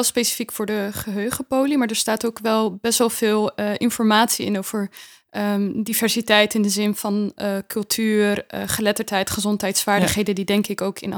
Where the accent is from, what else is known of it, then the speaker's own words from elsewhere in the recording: Rotterdam, South Holland, Netherlands; Allereerst zou ik mezelf echt een Rotterdamse noemen, dus ik kom uit Rotterdam. Daar ben ik geboren, opgegroeid, daar werk, ja, ik. Ja, dat is mijn plekje. Maar tegelijkertijd heb ik ook een migratieachtergrond, dus mijn roots die liggen zeker ook in Marokko.